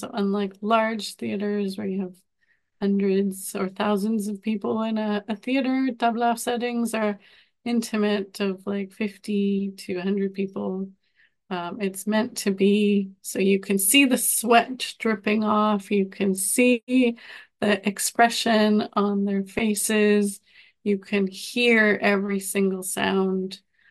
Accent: Colombia; I'm originally from Colombia, and so flamenco was of interest to me because I've heard it growing up.

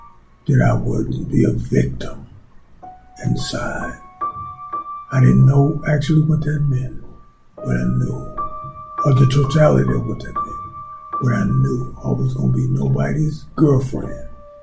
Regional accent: Detroit, Michigan, United States; I'm from Detroit, raised on the Northwest Side. I'm from a working class family.

